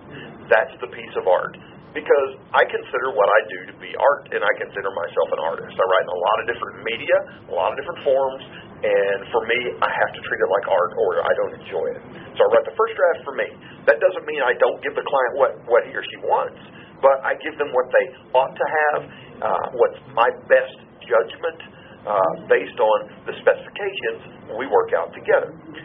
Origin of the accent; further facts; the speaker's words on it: the South, United States; accent: Southern; I find my Southern accent really roars up in face-to-face meetings. And there's some little show-off part of me that wants people to hear that hillbilly accent